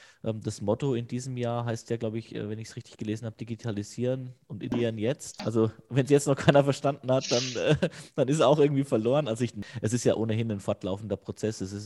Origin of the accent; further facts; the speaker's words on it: Würzburg, Bavaria, Germany; Würzburg, ihr wisst, ich bin Würzburger